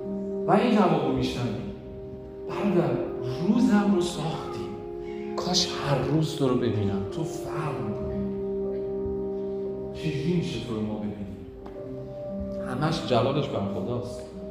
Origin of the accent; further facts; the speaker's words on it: Iran; ما هم ایرانیم، ما هم جز اون قوم هستیم.